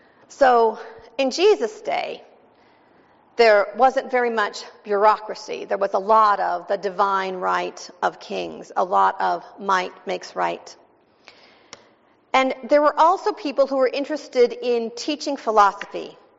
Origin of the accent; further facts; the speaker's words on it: Ireland; But growing up in Ireland, where even what we witnessed firsthand